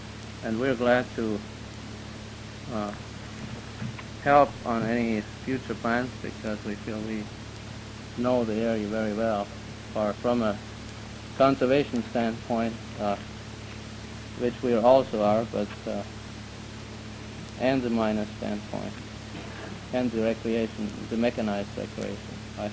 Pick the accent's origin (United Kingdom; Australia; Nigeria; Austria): Austria; English is a second language; now in United States; I grew up in Austria